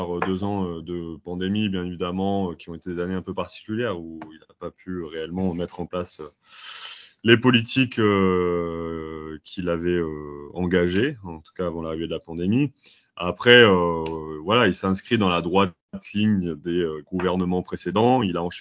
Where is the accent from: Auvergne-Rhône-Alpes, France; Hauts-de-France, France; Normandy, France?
Hauts-de-France, France; Amiens; j'ai 25 ans, je suis originaire d'Amiens et je suis actuellement en reprise d'études en master en sciences de l'éducation.